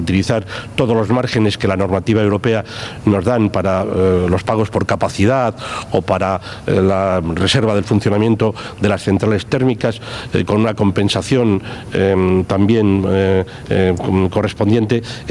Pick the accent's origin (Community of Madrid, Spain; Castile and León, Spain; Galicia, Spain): Castile and León, Spain; como castellanos y leoneses, pues defendemos lo nuestro